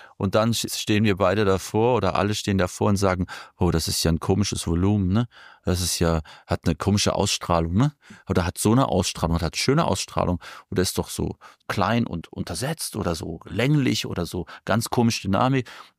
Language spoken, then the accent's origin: German; Germany